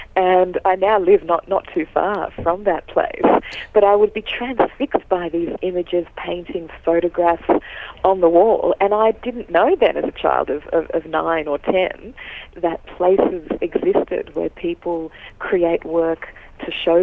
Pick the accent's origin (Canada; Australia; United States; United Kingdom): Australia; Sydney, New South Wales; also born or lived in Germany / Melbourne; I was born and raised in Sydney, lived here for 25 years. I then moved to Germany before moving to Melbourne. Mm-hmm. Which is very much home. I'm living in Sydney at the moment.